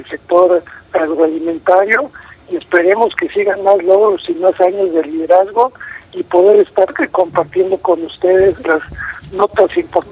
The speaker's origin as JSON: {"language": "Spanish", "country": "Mexico", "said": "como mexicanos."}